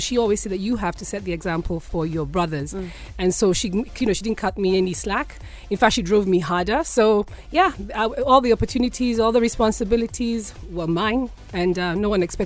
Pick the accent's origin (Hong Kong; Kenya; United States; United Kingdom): Kenya; Nairobi; I describe myself as South Sea's finest and born and bred in Nairobi, in Kenya, and very proud of my country. And the point of all this is that I'm a homegrown, modest background.